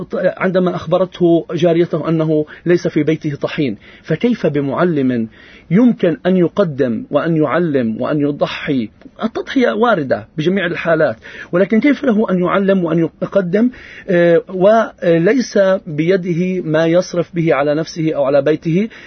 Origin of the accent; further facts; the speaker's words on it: Palestine; هو الجانب الأهم في حياتنا كفلسطينيين